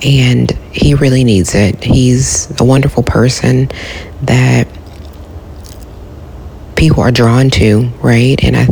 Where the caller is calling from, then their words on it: Richmond, Texas, United States; I'm calling from Richmond, Texas.